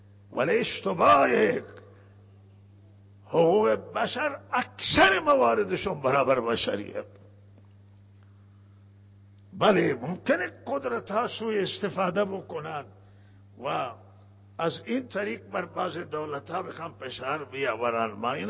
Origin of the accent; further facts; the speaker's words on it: Iran; ما بالاخره ایرانیم، شهروندیم